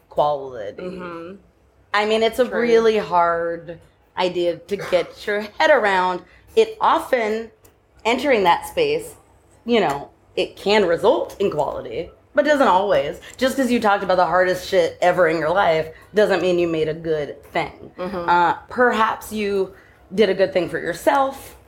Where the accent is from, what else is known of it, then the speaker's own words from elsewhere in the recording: California, United States; also born or lived in New York; I grew up in California.